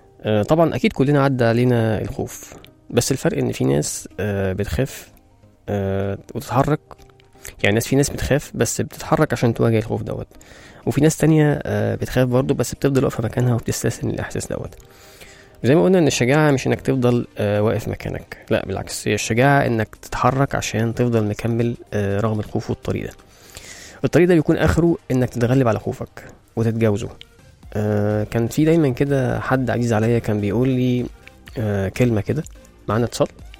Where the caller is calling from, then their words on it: United Arab Emirates; انا سعيد اني بتواصل معك من الامارات